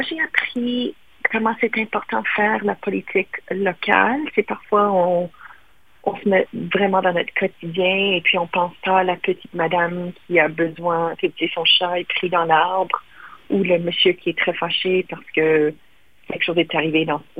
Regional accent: Windsor, Ontario, Canada; Même ma ville natale de Windsor

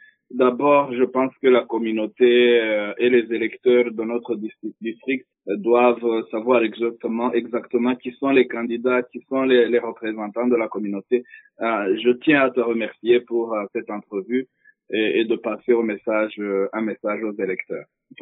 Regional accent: Rwanda; also born or lived in United States; now in Canada; je suis canadien, françaiscois, mais origine du Rwanda. Et au Rwanda, j'étais coordinateur et secrétaire permanent d'un organisme communautaire

